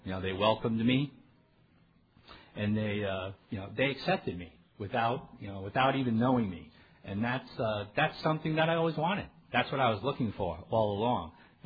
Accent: Long Island, New York, United States; I was born in Brooklyn and raised on Long Island.

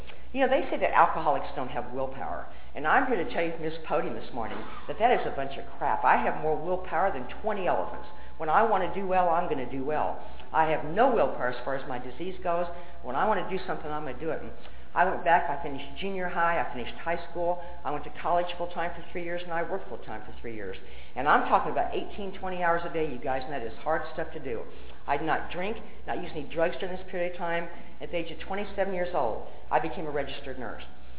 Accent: Lincoln, Nebraska, United States; And, you know, when I was growing up in Nebraska, there just wasn't a lot of drugs on the street.

